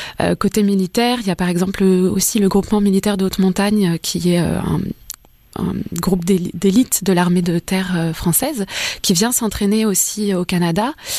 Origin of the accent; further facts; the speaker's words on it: France; puisque je viens de France, vous avez dû l'entendre